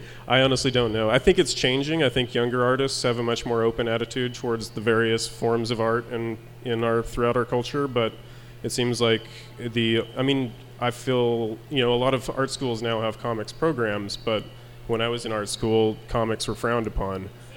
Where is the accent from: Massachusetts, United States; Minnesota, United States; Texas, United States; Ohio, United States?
Texas, United States; So I grew up in Texas and had none of that.